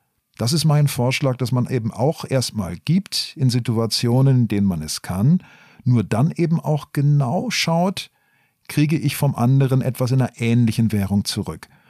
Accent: Baden-Württemberg, Germany; ich komme eigentlich aus dem Schwarzwald

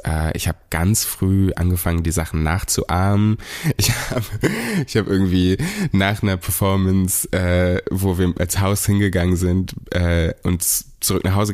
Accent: Berlin, Germany; ich eine Community habe hier in Deutschland als Berliner

